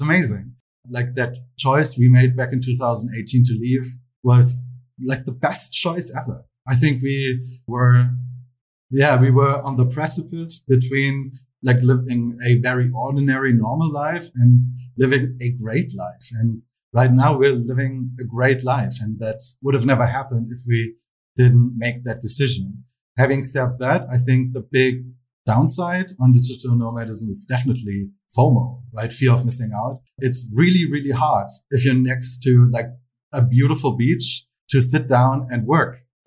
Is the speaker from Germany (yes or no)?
yes; Hesse, Germany; Yes, I'm from Germany, near Frankfurt, but I've been traveling for 4 years now. 4.5 by now, almost.